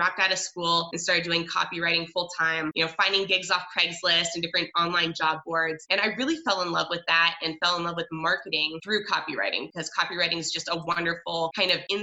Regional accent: Seattle, Washington, United States; now in Spokane, United States; currently live in Spokane, Washington, so I didn't go too far away, but spent most of my childhood growing up in Seattle

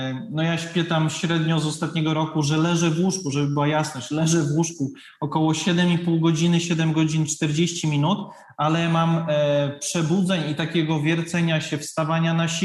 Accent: Rzeszów, Subcarpathian Voivodeship, Poland; also born or lived in Warsaw; rok temu to zrobiłem w Rzeszowie, skąd pochodzę, albo w Warszawie, tam gdzie mieszkałem

